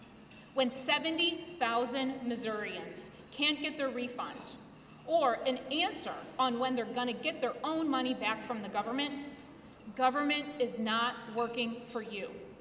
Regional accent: Fenton, Michigan, United States; I grew up in Fenton, and I did not come from a political family.

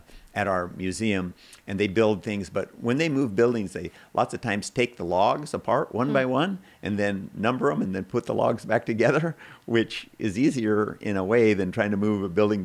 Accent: Seldovia, Alaska, United States; born there; I was born in Soldovia because Homer didn't have a hospital.

